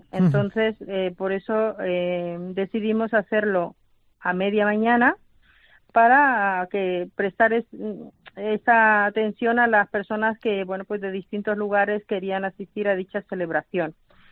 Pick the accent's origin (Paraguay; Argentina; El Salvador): El Salvador; now in Spain; Llevo en España desde el año 1994, yo soy salvadoreña